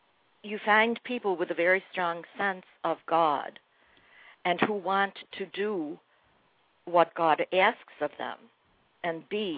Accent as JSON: {"language": "English", "town": "Buffalo", "region": "New York", "country": "United States", "tie": "born or raised there", "said": "And here in the Northeast, I grew up in Buffalo, New York, here in the Northeast where I lived, Catholicism was very, very strong in major cities."}